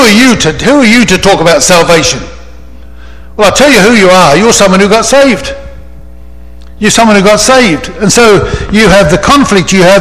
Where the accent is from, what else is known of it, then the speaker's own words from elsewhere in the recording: England, United Kingdom; Now, I'm English, of course, and that makes the world a difference.